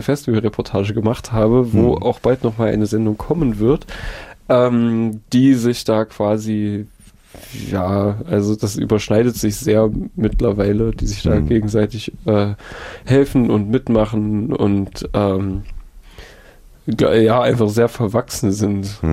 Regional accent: Gotha, Thuringia, Germany; Ich komme ja auch aus Gotha und so.

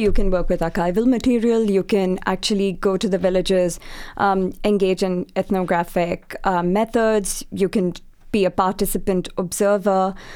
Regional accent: India; I've been interested in peasants because I come from India.

